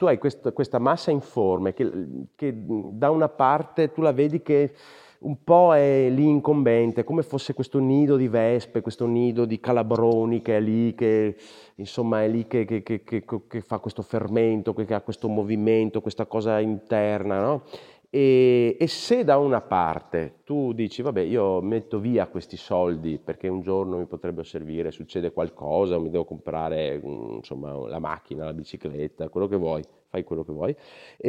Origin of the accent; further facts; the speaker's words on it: Veneto, Italy; born there; io sono nato nella provincia di Padova, sono un veneto